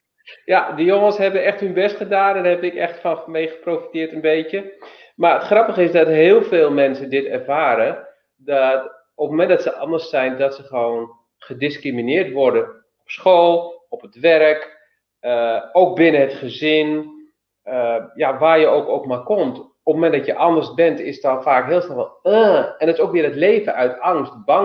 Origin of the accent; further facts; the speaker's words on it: Tunisia; also born or lived in Netherlands; Ik heb het meegemaakt omdat ik half Nederlands ben. En ik ben opgegroeid in Tunesië. En daar was ik dus de buitenlander.